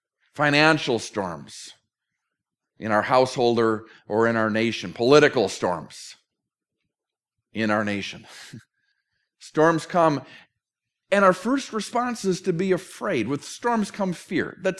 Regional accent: Minnesota, United States; quotes a song that I grew up with growing up in Minnesota

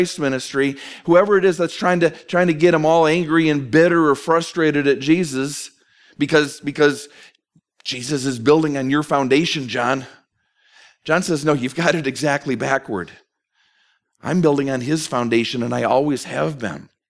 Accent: St. Paul, Minnesota, United States; St. Paul is my hometown.

